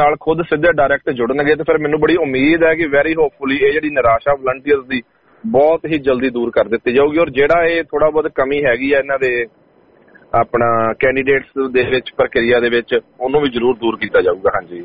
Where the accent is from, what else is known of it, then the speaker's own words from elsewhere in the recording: Punjab, India; ਤੁਸੀਂ ਵੀ ਪੰਜਾਬੀ ਹੋ, ਮੈਂ ਵੀ ਪੰਜਾਬੀ ਹਾਂ